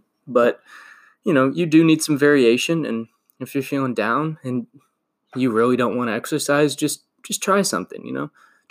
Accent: United States; growing up in America, if you don't love good movies, like, what the fuck are you doing with yourself?

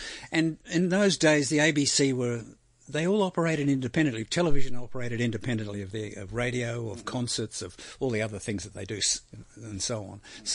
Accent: South Yarra, Victoria, Australia; also born or lived in New Guinea; The family home is South Yarra. I bought it in Brighton, and we were living at the time in New Guinea.

